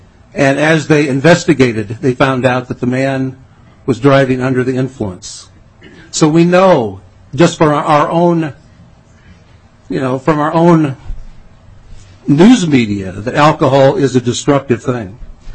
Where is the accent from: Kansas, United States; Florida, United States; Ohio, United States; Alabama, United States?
Ohio, United States; I grew up in Northeast Ohio, not too far from Akron, Ohio.